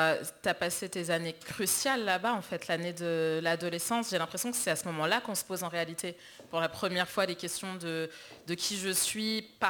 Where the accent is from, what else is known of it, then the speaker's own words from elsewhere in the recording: La Roche-sur-Foron, Auvergne-Rhône-Alpes, France; also born or lived in Nantes; now in Paris, France; je suis née en France. J'ai passé les 15 premières années en partie à Nantes, mais surtout en majorité en Haute-Savoie, dans une toute petite ville qui s'appelle La Roche-sur-Foron. Et je suis vraiment arrivée sur Paris tardivement, il y a peut-être 5, 6 ou 7 ans